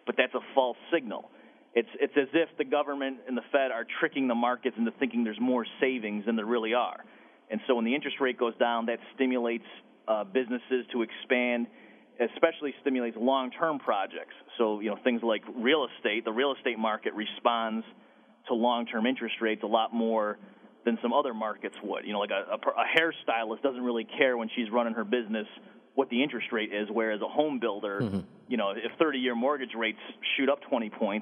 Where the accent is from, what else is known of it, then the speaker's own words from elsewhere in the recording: Austria; English is a second language; now in United States; came from Austria, but now, like, I consider myself an Austrian, and I'm certainly, as you can tell by my accent, not from Vienna.